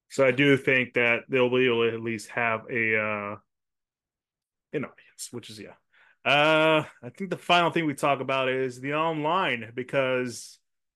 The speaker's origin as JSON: {"language": "English", "country": "United States", "said": "me as an American in Japan"}